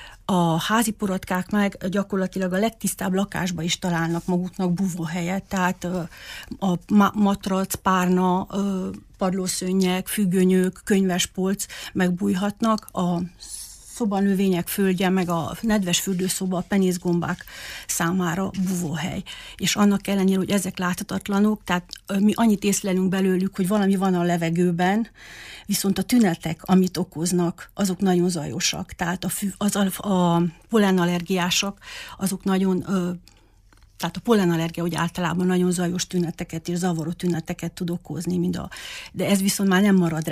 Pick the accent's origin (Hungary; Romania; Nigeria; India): Romania; Csíkszentiván, Harghita; also born or lived in Târgu Mureș; Marosvásárhelyen születtem, a gyerekkoromat Csíkszentiványon töltöttem, az általános iskolát is itt végeztem